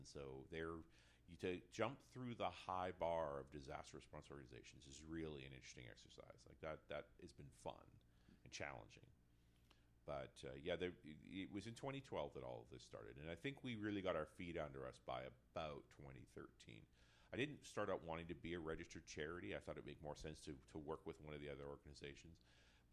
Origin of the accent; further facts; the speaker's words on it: Canada; I'm a Canadian, so I'm already biased that way